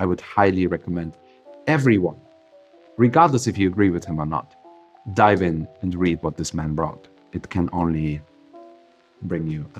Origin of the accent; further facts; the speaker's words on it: Hanover, Lower Saxony, Germany; a dear friend of mine from my hometown of Hanover, who owns one of my favorite, let's say, brasseries, cafes of the town.